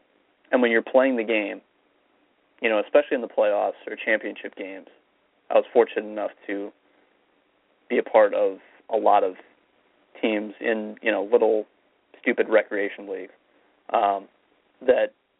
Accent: Florida, United States; I grew up in Florida, and you know, down there you can play every single month of the year

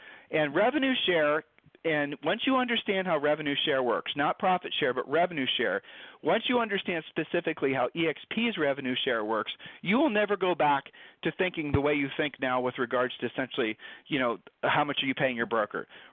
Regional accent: Ohio, United States; Okay, we met in high school. All right, so we're from Ohio.

